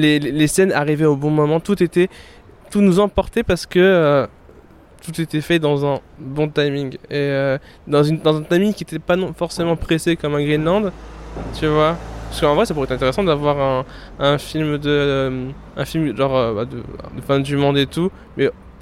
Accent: France; ça a le mérite de raconter quelque chose qui n'est pas forcément connu chez nous en France.

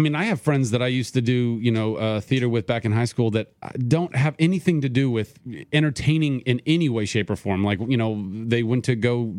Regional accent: Ventura, California, United States; No, well, I grew up in Ventura. I did theater in Ohio, so it was like a little second home growing up.

